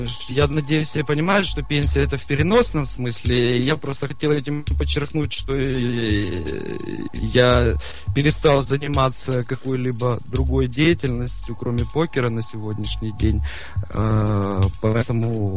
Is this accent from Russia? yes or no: no; Ukraine; Я из Украины.